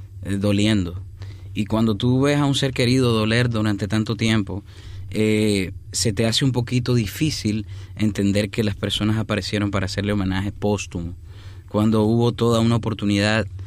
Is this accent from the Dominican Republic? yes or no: yes; Santo Domingo, Distrito Nacional, Dominican Republic; si salimos de Santo Domingo tendríamos que ser o bachatero o merenguero